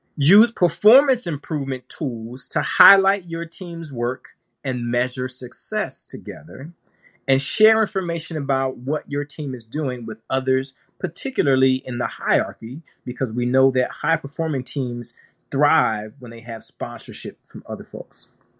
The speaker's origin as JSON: {"language": "English", "region": "California", "country": "United States", "said": "Since we're both from California, very aware of with Kaiser."}